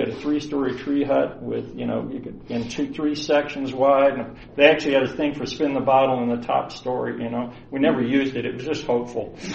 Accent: Atlanta, Georgia, United States; born there; I was born in 1955. I'm 67 years old. I was born in Atlanta. I used to say I was one of the rare Atlanta natives

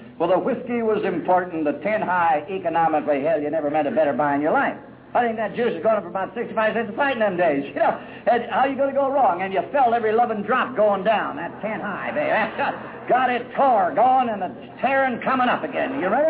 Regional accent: Los Angeles, California, United States; born or raised there

